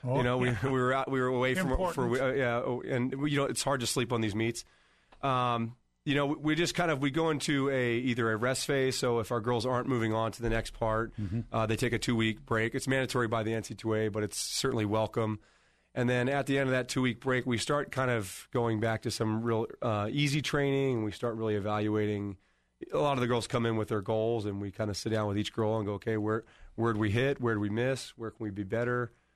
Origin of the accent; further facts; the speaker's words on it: Philadelphia, Pennsylvania, United States; I'm a huge Eagles fan. I grew up in Philadelphia, so I'm a big underdog guy.